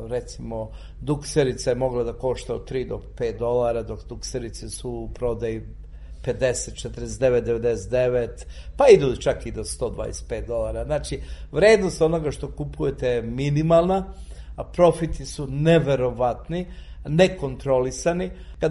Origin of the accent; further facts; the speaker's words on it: Serbia; Ja kažem, ja sam Srbin.